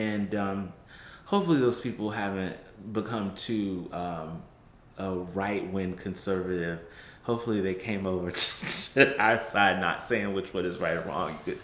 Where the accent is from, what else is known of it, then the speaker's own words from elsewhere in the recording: Virginia, United States; the thing I loved about growing up in Virginia is that people, in a way, the neighborhood I grew up in was a flight community.